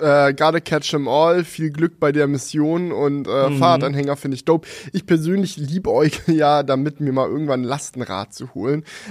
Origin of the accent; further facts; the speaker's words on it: Lower Saxony, Germany; als Ostfriese ist halt so, ja, ich war schon mal auf einer der Inseln